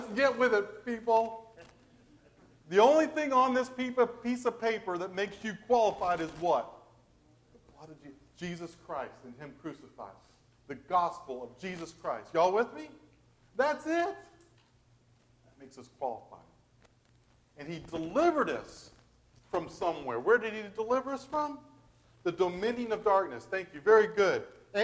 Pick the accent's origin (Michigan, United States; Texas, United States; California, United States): Michigan, United States; I'm not from here. I'm from Michigan.